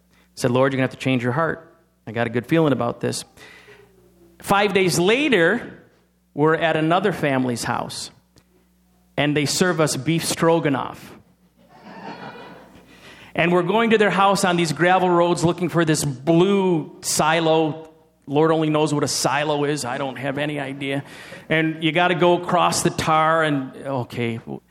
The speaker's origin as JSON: {"language": "English", "region": "New York", "country": "United States", "said": "I come from Adirondack country, you know, trees and hills and mountains and, you know, rivers are rivers and all kinds of stuff."}